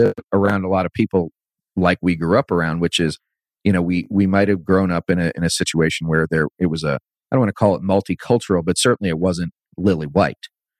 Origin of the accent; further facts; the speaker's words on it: Washington, District of Columbia, United States; maybe this was the nature of growing up around Washington, D.C., with diplomats, kids from every country, you know, every faith, African-Americans, Latinos.